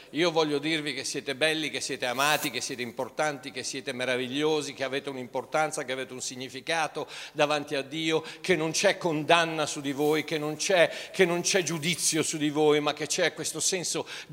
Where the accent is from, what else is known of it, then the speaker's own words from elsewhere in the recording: Turin, Piedmont, Italy; born there; sono nato nel 1900 a Torino